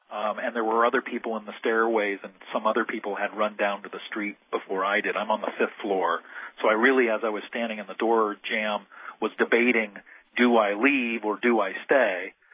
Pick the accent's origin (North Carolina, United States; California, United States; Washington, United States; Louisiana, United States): California, United States; now in New York, United States